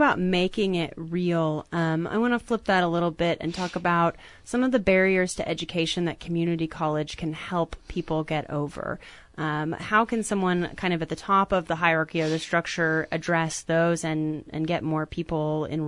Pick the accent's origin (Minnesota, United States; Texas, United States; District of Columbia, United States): Texas, United States; I grew up in Texas, which is how.